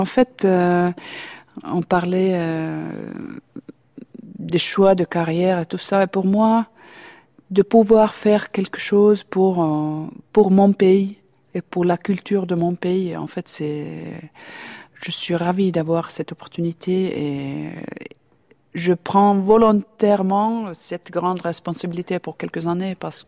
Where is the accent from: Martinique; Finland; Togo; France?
Finland; French is a second language; De revenir en Finlande avec cet orchestre que j'ai entendu comme enfant, dans mon pays natal